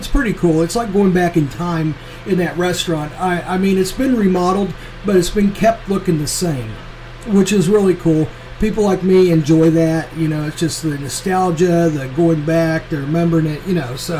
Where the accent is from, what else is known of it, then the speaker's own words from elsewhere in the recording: Kansas City, Missouri, United States; And the same way where I grew up at in Northeast Kansas City was a heavily Italian influenced area, you know.